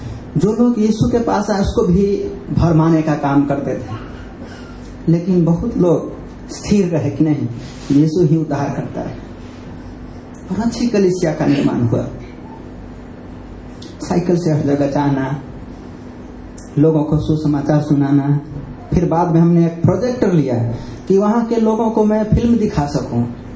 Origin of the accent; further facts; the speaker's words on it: Bihar, India; मैं एक बिहारी आदमी हूं